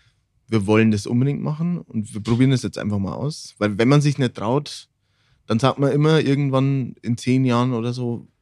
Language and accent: German; Regen, Bavaria, Germany; Genau, und ich komme aus Regen. Und dann sind wir für Wochenende einfach nach Regen gefahren